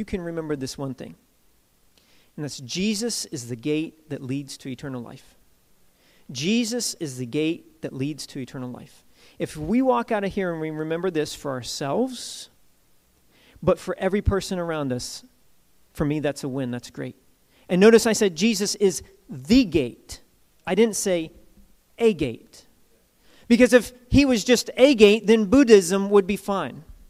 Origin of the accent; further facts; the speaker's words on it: Marietta, Ohio, United States; accent: Southern; You can tell by my accent I'm from the South. If you go straight south of where we're at almost, you'll hit a little town called Marietta, Ohio, and that's where I grew up.